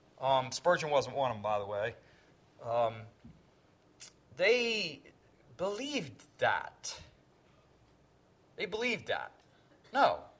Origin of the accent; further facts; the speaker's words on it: United States; born there; I was born on the Susquehanna River.